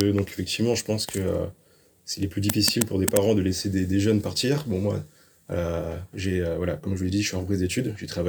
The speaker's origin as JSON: {"language": "French", "region": "Réunion", "country": "France", "said": "je viens de l'île de La Réunion."}